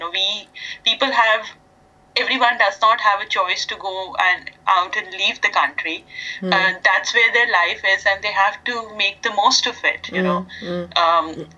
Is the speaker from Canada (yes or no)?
no; Pakistan; having lived in Pakistan, growing up in Pakistan, yes, I mean, there were times a bomb blast would happen in the city.